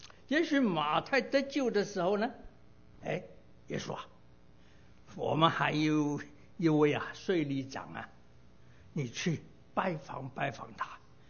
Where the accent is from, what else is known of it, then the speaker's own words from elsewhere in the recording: Guangdong, China; 所以我们广东人呢，就说矮仔多改